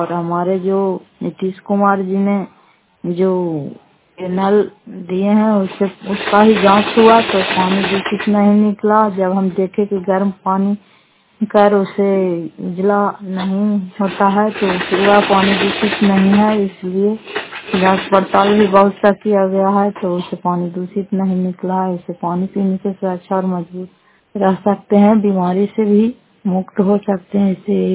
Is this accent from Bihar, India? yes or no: yes; Bihar, India; घर फतेहपुर पंचायत मकलौता जिला नालंदा करा कचरा निवासी हूँ।